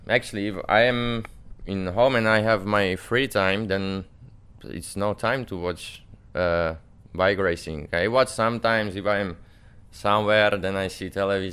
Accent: Slovakia; English is a second language; Oh well, that is an old team. My hometown. I just said, okay, I grow up there, let's to help them some way.

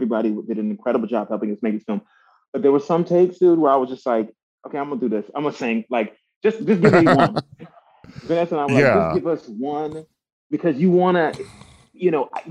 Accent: Miami, Florida, United States; I grew up in Miami, Florida, listening to hip hop, salsa, R&B, you know, like that's my language.

